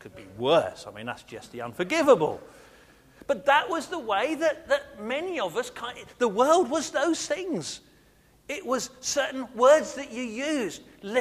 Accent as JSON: {"language": "English", "region": "East of England", "country": "United Kingdom", "tie": "born or raised there", "said": "we're also, most many of us, born and bred in Suffolk, aren't we?"}